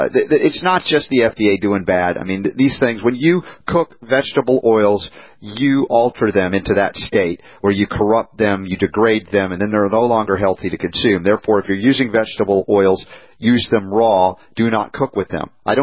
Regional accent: Atlanta, Georgia, United States; Now, I grew up on fast food. I grew up on Coca-Cola. Back in Atlanta, I went to Coca-Cola University.

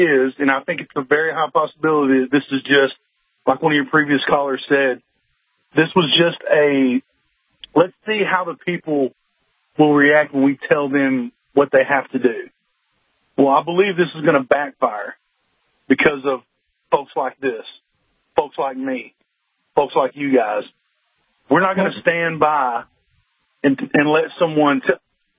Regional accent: Arkansas, United States; I'm born and raised in Arkansas

